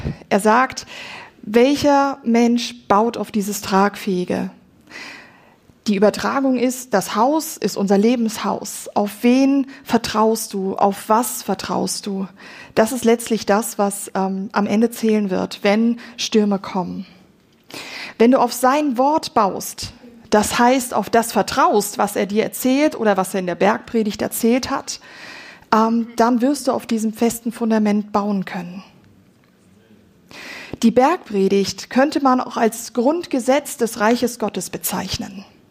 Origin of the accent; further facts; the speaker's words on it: Germany; Ahrtal, auch in meinem Heimatland, furchtbar.